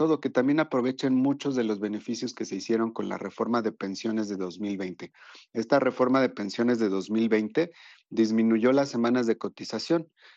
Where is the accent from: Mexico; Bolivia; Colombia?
Mexico; sobre todo que ejerzamos como mexicanos nuestros derechos sociales